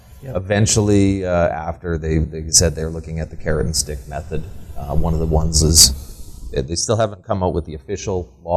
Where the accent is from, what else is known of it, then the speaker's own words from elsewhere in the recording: Bentley, Alberta, Canada; I'm from Bentley, Alberta, small town in between Sylvan and Gull Lake.